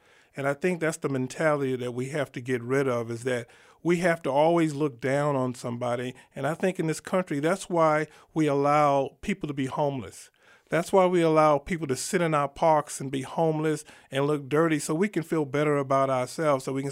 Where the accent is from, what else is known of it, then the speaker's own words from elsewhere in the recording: New York City, New York, United States; I'm from New York City, and when I used to go to work in Manhattan, I go to work at 6 o'clock in the morning.